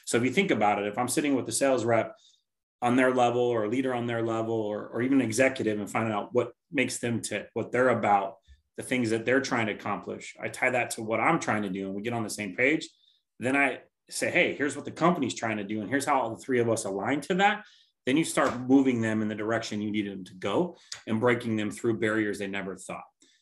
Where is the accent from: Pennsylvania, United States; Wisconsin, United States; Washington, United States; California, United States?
Washington, United States; Tacoma; Born and raised in Tacoma, Parkland area. Grew up in a single parent household.